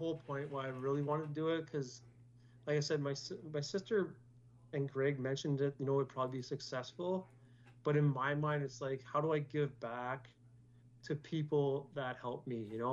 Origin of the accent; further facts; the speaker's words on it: Iroquois Falls, Ontario, Canada; Well, when I was growing up in Iroquois Falls, how many people told me that I wouldn't be able to play hockey till I was 35 years old, right?